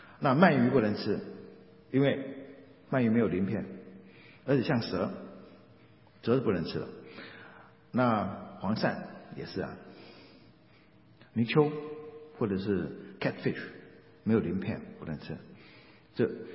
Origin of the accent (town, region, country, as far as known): China